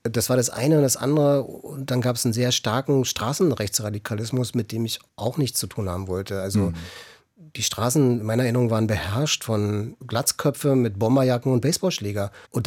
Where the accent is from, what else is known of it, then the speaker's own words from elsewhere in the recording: Berlin, Germany; ich bin Ossi, ich komme aus Ost-Berlin und bin auf eine gewisse Weise auch stolz drauf.